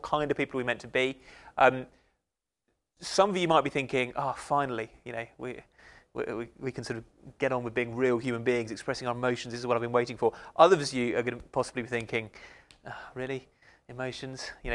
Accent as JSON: {"language": "English", "country": "United Kingdom", "said": "whilst we've got the sort of theoretical stereotype of stiff upper lip and we don't show any emotion, we're British and all the rest of it"}